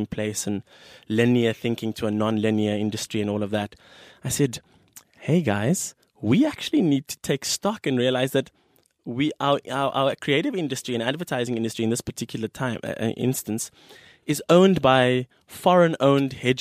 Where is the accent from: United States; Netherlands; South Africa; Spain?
South Africa; And so what you realize is that as a South African, and we place these self limitations on ourselves